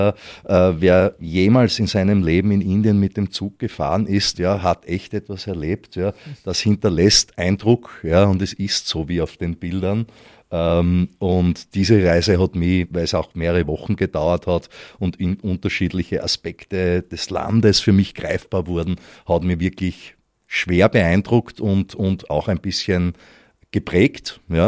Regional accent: Styria, Austria; Aber als Steirer tut man sich da halt auch ein bisschen schwerer.

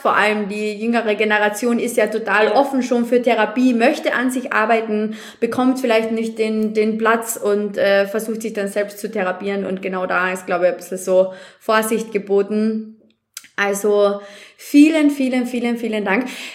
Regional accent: Austria; Genau so ist es bei uns in Österreich auch.

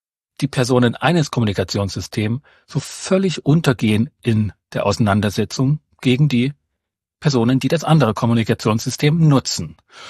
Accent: Saxony, Germany; Ich komme aus dem Erzgebirge

